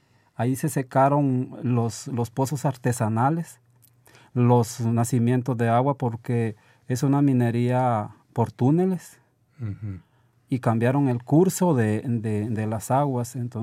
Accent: Guatemala; now in Canada; las quejas que nosotros como guatemaltecos, como centroamericanos, está ocurriendo en Guatemala.

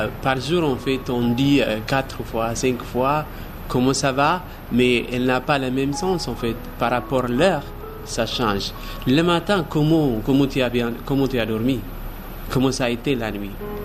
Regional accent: Ethiopia; moved away as an adult; now in France; je suis artiste peintre, je viens d'Éthiopie

